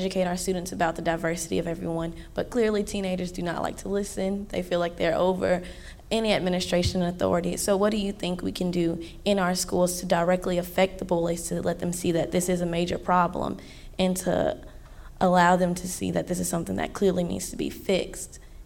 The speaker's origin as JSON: {"language": "English", "town": "Zachary", "region": "Louisiana", "country": "United States", "said": "I'm from Zach, Louisiana."}